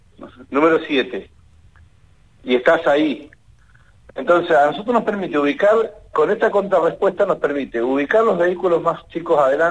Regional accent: Patagonia, Argentina; conociendo cómo somos los patagónicos, cómo es la gente

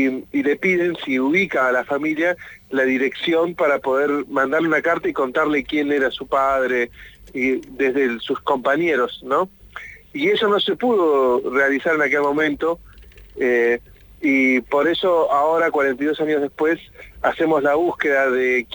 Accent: Devoto, Buenos Aires, Argentina; born there; yo nací en Devoto, vivían en Trelew, en la zona

